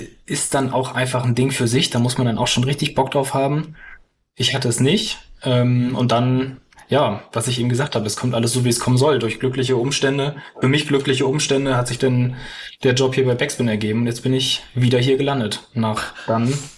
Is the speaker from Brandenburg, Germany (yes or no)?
no; Hamburg, Germany; also ich bin geboren, aufgewachsen in Hamburg.